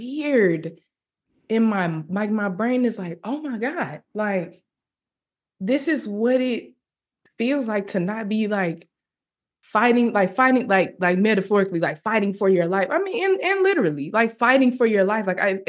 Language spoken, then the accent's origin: English; Arkansas, United States; I mean, I'm from Arkansas. There's no industry. There's no entertainment industry in Arkansas.